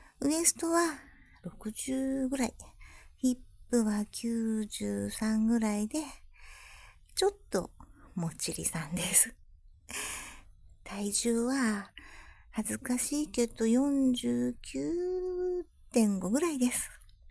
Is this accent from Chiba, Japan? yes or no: no; Saitama, Japan; 生まれも育ちも埼玉県。最近自分が住んでたところがね、ちょっとどんどん再開発されちゃって、ちょっと寂しいです。